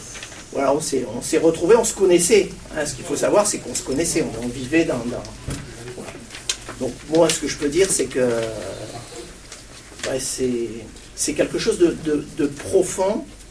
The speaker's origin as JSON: {"language": "French", "town": "Tournemire", "region": "Occitanie", "country": "France", "said": "parce que je suis de Tournemire."}